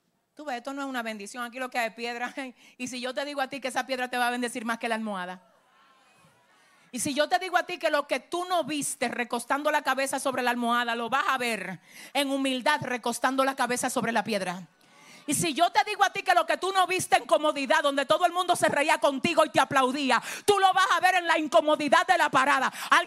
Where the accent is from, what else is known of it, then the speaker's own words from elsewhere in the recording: Cibao, Dominican Republic; Los que somos del Cibao, de por allá, sabemos que los viejos, los abuelos, acoteja bien eso.